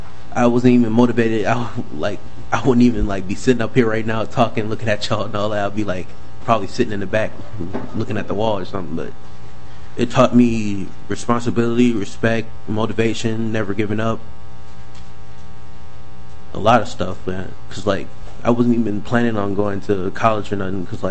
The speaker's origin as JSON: {"language": "English", "town": "New Orleans", "region": "Louisiana", "country": "United States", "said": "Like I couldn't find no jobs like when I was down in Minnesota because I come from New Orleans."}